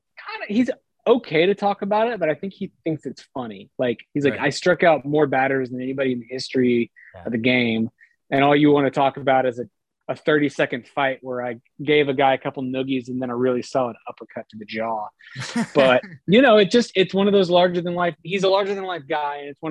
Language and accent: English; Houston, Texas, United States; So I was born in 1984 or so, was not really, and I was born and raised in Houston.